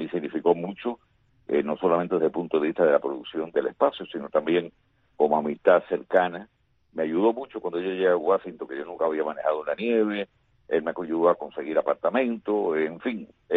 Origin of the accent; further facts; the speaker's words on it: Remedios, Villa Clara, Cuba; fue haber recibido tanta correspondencia de lugares de Cuba, de mi pueblo de Remedios.